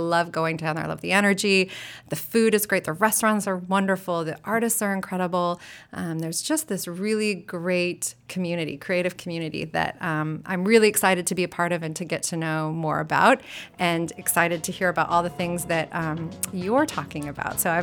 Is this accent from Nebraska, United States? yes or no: yes; Nebraska, United States; I came from Cleveland, Ohio. That's not actually where I'm from. I'm from Nebraska originally.